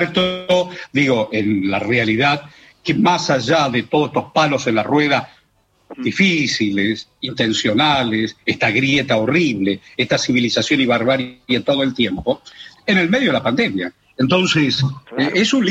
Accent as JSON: {"language": "Spanish", "town": "Quito", "region": "Pichincha", "country": "Ecuador", "tie": "born there", "said": "Y yo estaba en Ecuador, mi padre estaba exiliado, mi abuelo estaba exiliado, yo nací en Quito."}